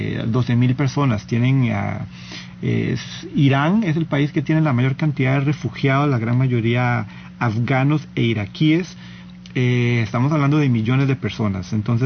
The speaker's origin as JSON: {"language": "Spanish", "country": "Costa Rica", "said": "Somos los ticos"}